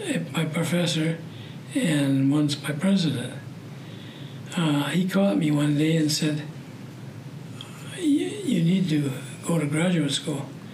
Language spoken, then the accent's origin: English; Sauk Centre, Minnesota, United States; I grew up in Sauk Center, Minnesota, north of and west of St. Cloud.